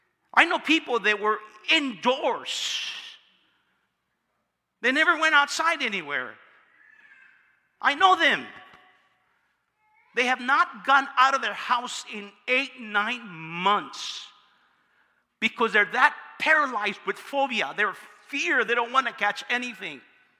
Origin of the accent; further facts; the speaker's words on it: California, United States; I'm a Californian.